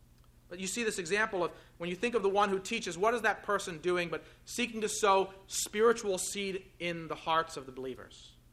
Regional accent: Cleveland, Ohio, United States; And he was telling me about a church he had pastored where I grew up in Cleveland, in that area for many years

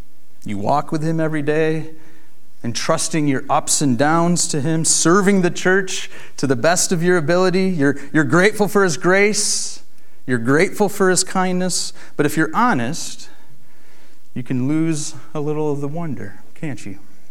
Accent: Buffalo, New York, United States; Well, because I grew up near Buffalo, New York, I frequently visited Niagara Falls, especially when I lived in Buffalo for college.

